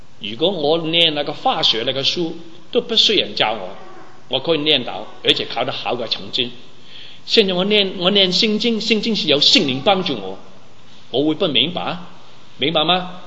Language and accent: Chinese; China; 我是中国人，我父母那时还没信主，我信了主三个星期，我就带他信主。我家庭是拜偶像的家庭